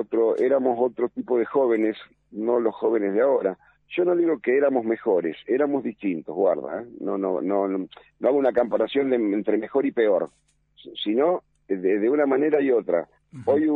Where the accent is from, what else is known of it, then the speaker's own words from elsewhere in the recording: Buenos Aires, Argentina; Soy porteño y mi padre tucumano.